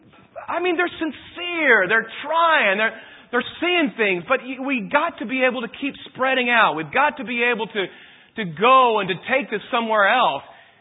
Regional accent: the South, United States; And I'll tell you, I'm from the South. One thing I noticed coming to Pennsylvania, there's a lot less dogs running around the streets than there was in my growing up time.

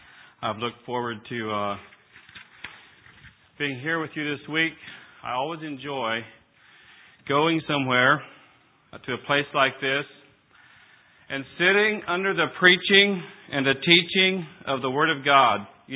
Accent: Iowa, United States; also born or lived in Michigan / North Carolina; now in Statesville, United States; I'm from Statesville, North Carolina. I grew up in central Iowa, married in Michigan, and ended up in North Carolina.

